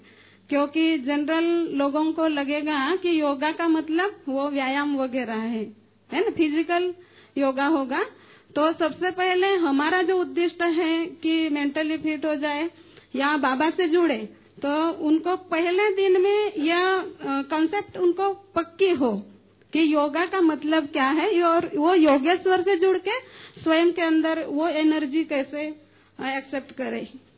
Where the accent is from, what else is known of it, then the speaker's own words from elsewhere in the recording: Haryana, India; मैं हरियाणा से हूँ